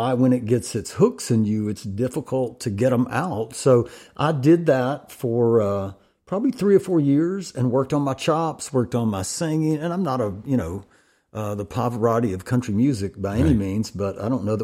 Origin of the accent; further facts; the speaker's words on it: Murfreesboro, Tennessee, United States; the story is I was born and raised in Murfreesboro, when Murfreesboro had 20,000 people